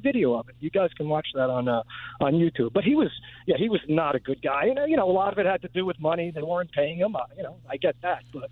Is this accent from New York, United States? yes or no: yes; New York, United States; I'm a 53-year-old, believe it or not, Pittsburgh Pirates fan. I grew up on Long Island.